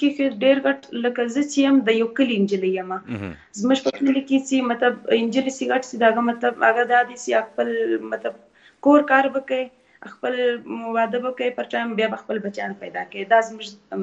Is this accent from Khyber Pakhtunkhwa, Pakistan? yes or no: no; Muslim Bagh, Balochistan, Pakistan; اور زه د بلوچستان یو د پښتنې سیمه مسلم باغ سره تعلق لرم چې هغه یو بالکل د کلی ایریا ده